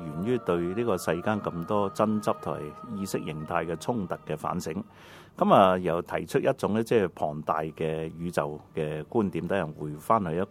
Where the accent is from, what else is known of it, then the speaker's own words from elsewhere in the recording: China; 咁我哋中国人咧，我哋个祖先原本就系信上帝嘅。